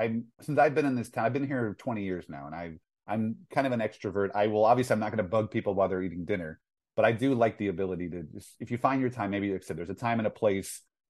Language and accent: English; Illinois, United States; we're from Southern Illinois. St. Louis is about an hour away.